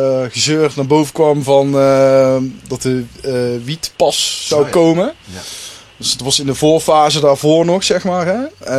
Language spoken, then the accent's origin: Dutch; Netherlands; Ja, ik ben een Nederlander.